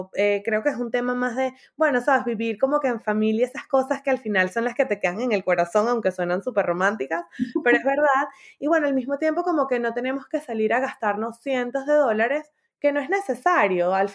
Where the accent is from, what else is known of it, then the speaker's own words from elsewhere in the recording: Venezuela; moved away as an adult; now in Miami, United States; vivimos en Miami con mi esposo Luis, y somos de, bueno, Luis y yo somos de Venezuela, los niñitos nacieron aquí en Miami, pero bueno, ya yo tengo 8 años y medio viviendo acá, y mi esposo tiene como 15 años viviendo en Estados Unidos.